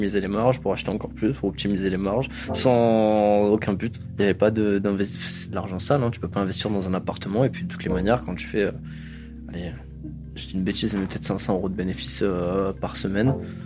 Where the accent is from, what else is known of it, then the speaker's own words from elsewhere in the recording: Marseille, Provence-Alpes-Côte d'Azur, France; J'ai fait mon école au Cours Julien. Je crois que j'étais à la rue d'Aubagne, après rue Bucine-Indien. Ouais, c'est vraiment Cours Julien, Notre-Dame-du-Mont, La Plaine. Après, on a bougé plus vers Chaves, Baye.